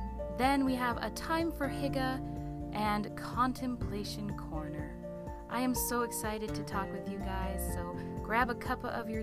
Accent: Alaska, United States; I'm a knitter, crafter, mental health therapist, and explorer of my home state of Alaska.

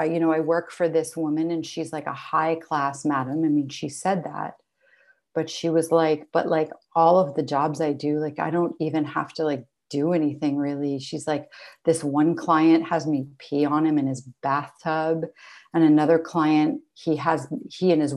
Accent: New York City, New York, United States; So I grew up in New York City.

